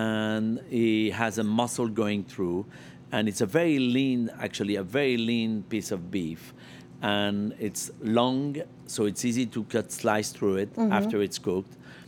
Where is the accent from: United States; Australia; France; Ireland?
France; Lyon, Auvergne-Rhône-Alpes; I'm from Lyon, near Burgundy